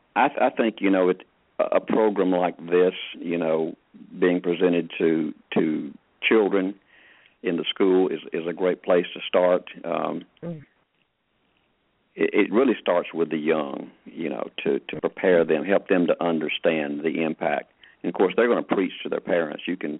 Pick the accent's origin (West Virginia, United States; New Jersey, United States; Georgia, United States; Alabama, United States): Georgia, United States; Atlanta; When I was a kid growing up in Atlanta, I could see the Big Dipper. I could see the Milky Way.